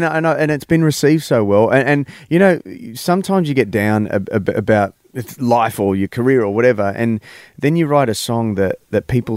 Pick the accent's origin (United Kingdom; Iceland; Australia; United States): Australia; Adelaide, South Australia; You know, I'm from Adelaide, right?